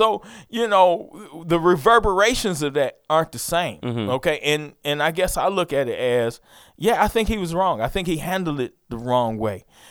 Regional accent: Detroit, Michigan, United States; I'm from Detroit.

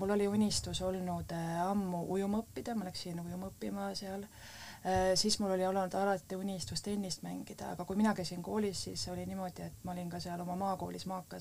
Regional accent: Hiiu County, Estonia; olen Hiiumaalt pärit, aga vahepeal olin ka ära ja nüüd olen jälle tagasi

